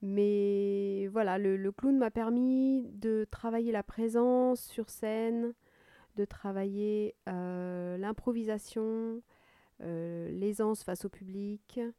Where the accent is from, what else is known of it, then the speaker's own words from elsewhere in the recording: Paris, Île-de-France, France; moved away as an adult; now in Bordeaux, France; je suis née à Paris et j'y ai passé mes 20 premières années avant de déménager sur Bordeaux.